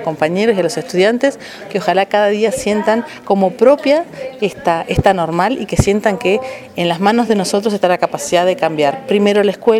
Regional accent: Uruguay; en mi país tenemos un sistema muy especial, y es que todos los niños y adolescentes tienen su propia laptop, que le llamamos ceibalita, porque el ceibo es nuestra flor nacional.

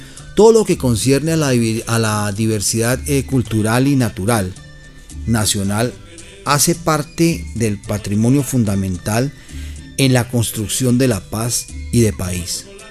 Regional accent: Colombia; con todo el quehacer de nosotros como colombianos

